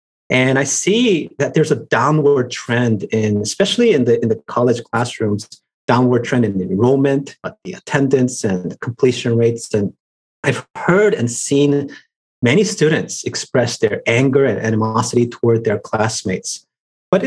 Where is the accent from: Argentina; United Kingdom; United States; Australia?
United States; New York; born there; also born or lived in Seoul / Miami / Shanghai / Rio de Janeiro; I was born in New York and lived in Seoul, Miami, Shanghai, Rio de Janeiro, and Los Angeles before moving up to the Bay Area.